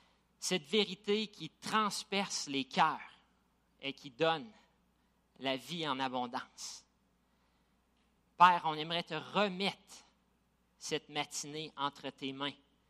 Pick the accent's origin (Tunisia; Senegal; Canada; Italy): Canada; Gatineau, Quebec; Puis c'est à Gatineau où on a passé le plus long laps de temps. Alors, on est des Gatinois.